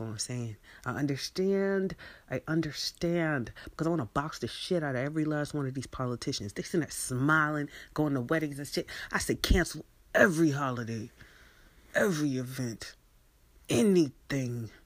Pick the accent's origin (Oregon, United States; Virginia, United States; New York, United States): Virginia, United States; And I'm from Virginia.